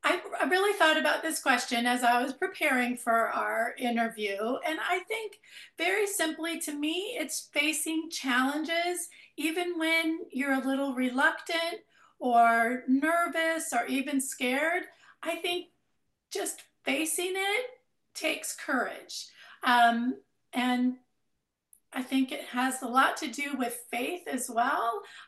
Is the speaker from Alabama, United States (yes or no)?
no; Florida, United States; Fun fact, I grew up in South Florida